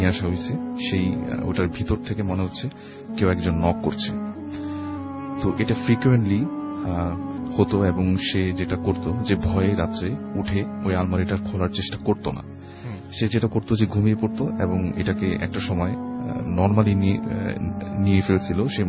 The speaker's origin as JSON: {"language": "Bangla", "town": "Dhaka", "region": "Dhaka Division", "country": "Bangladesh", "said": "পুরান ঢাকা থেকে এসেছি।"}